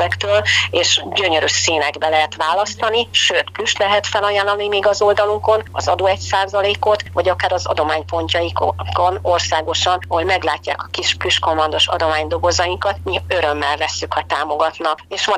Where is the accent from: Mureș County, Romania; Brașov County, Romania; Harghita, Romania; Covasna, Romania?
Mureș County, Romania; Târgu Mureș; now in Hungary; én Marosvásárhelyen születtem, és szeretnék visszanézni oda, onnan jöttem